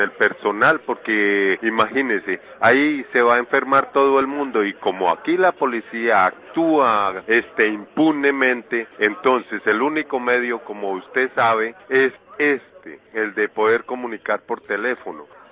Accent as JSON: {"language": "Spanish", "country": "Colombia", "lives_now": "United States", "said": "Esta gente piensa que yo soy mexicano y no sé qué irá a pasar. Por favor, no deseo ser deportado ni para México, porque no soy de allá. Y si me deportan para Colombia, me pueden dar de baja."}